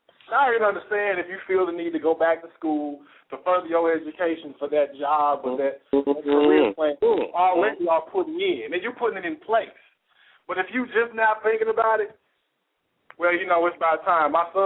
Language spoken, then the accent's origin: English; Kansas City, Missouri, United States; I got to give a shout out to my hometown, Kansas City.